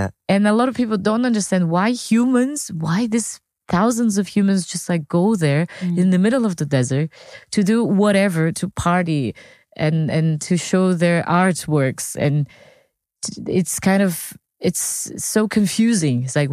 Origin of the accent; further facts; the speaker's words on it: United States; being an American, being a Burning Man, it's very fun to see those people who are legends.